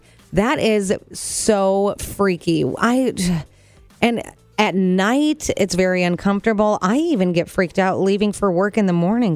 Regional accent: Illinois, United States; I am originally from Illinois.

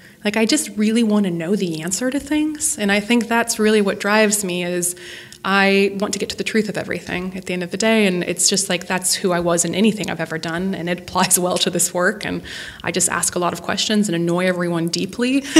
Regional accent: Montana, United States; I am from Montana.

